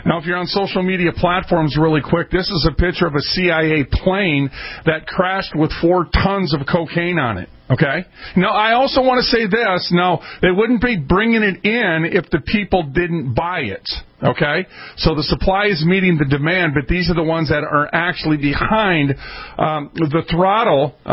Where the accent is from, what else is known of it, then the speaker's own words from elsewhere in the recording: Minneapolis, Minnesota, United States; also born or lived in St. Paul; I was raised in Minneapolis and St. Paul. I moved 37 times. We were always in the welfare level status amongst the people.